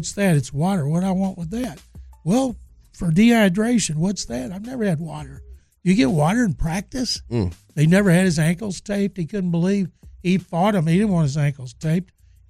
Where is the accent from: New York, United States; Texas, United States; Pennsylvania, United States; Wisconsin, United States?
Texas, United States; Waco; I grew up in Texas in Waco, and I knew there was an all black high school conference